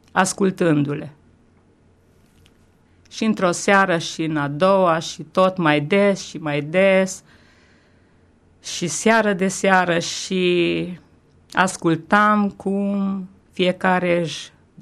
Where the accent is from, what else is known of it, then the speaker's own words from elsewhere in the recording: Sighetu Marmației, Maramureș County, Romania; chiar și în orașul meu natal, în Sighetul Marmației